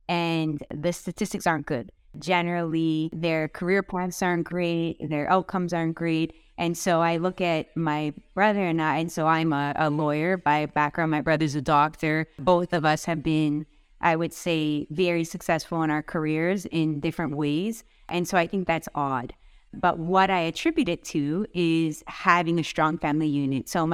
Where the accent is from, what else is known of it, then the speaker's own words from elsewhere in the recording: Vaughan, Ontario, Canada; I grew up in Vaughan. There was a ton of Italians there and still are.